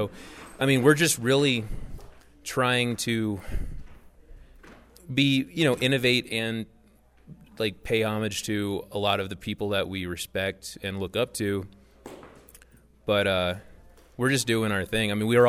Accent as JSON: {"language": "English", "town": "New Orleans", "region": "Louisiana", "country": "United States", "tie": "born or raised there", "said": "Dane, the drummer, and I, we're both born and raised out there."}